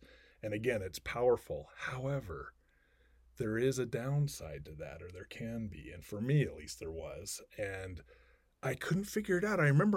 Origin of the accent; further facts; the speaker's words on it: Seattle, Washington, United States; Growing up in Seattle, Washington, you'll understand, it's warm, it's nice.